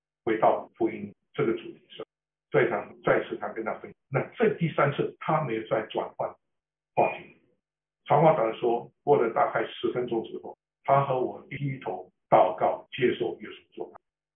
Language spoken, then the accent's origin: Chinese; Canada; 我们是从加拿大来的，